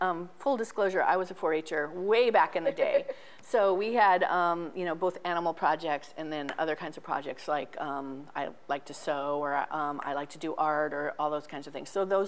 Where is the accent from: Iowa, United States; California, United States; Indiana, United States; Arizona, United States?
Arizona, United States; Like, I grew up in Arizona, so it's a little bit different maybe than here